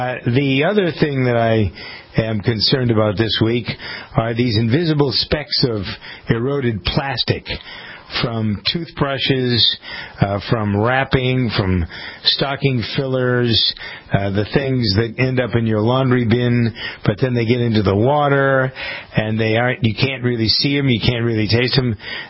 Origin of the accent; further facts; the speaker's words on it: Framingham, Massachusetts, United States; We have one here in Framingham, my hometown, on Thursday.